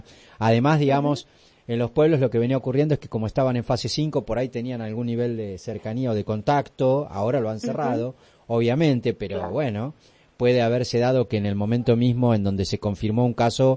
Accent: Tapalqué, Buenos Aires Province, Argentina; now in La Plata, Argentina; hace mucho que estoy radicado en La Plata, pero mi pueblo es del interior, yo soy de Tapalqué, centro de la provincia de Buenos Aires.

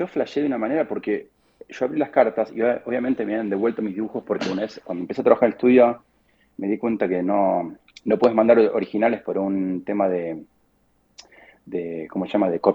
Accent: La Plata, Buenos Aires Province, Argentina; also born or lived in southern Argentina; Mira, yo nací en La Plata. Y me crié mucho en el sur porque mis viejos trabajaban en el sur y viajaban mucho. Y cuando volví a La Plata, yo entré en el Colegio San Luis en cuarto grado.

